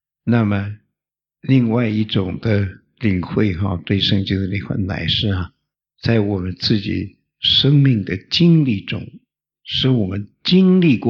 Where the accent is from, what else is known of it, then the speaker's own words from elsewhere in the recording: China; 我们中国人说隔靴搔痒，有这句话吗？